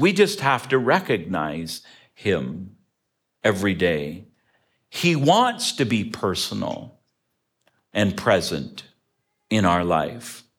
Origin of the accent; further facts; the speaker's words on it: Ontario, Canada; I grew up in Ontario, Canada, not too far from Niagara Falls.